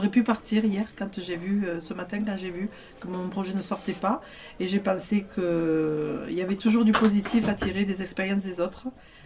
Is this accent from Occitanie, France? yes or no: yes; Agde, Occitanie, France; Moi, je viens du sud, je viens de la ville d'Agde. J'ai fait 3 heures de route pour venir.